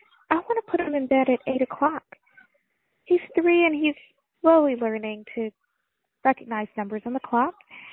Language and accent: English; Cleveland, Mississippi, United States; I'm from Cleveland, Mississippi.